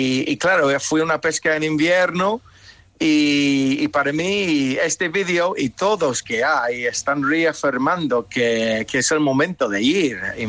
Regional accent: Scotland, United Kingdom; Spanish is a second language; Pero bueno, por carne y hueso, soy escocés, esto no lo dudas.

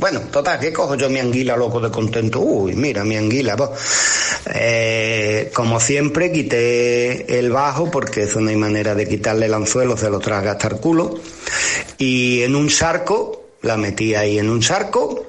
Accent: Utrera, Andalusia, Spain; bicicleta, y vuelta pa' Utrera, los 8 y pico de kilómetros que había de vuelta pa' Utrera. Cuando llego a mi pueblo, en la entrada de mi pueblo

